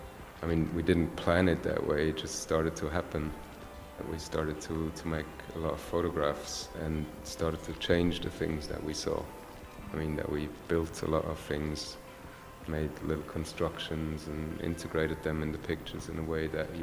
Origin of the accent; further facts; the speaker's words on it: Switzerland; now in Berlin, Germany; I'm from Switzerland